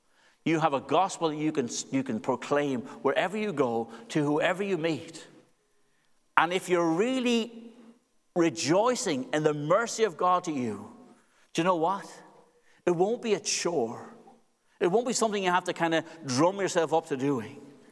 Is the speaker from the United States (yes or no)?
no; Dublin, Leinster, Ireland; also born or lived in Cork, Ireland; now in Northern Ireland, United Kingdom; I'm from Dublin originally. The accident may have given that away. My wife's from Belfast. We've got four children, three adult children now. And we live in Marilyn, the metropolis of Marilyn, somewhere between Lurgan and Moira.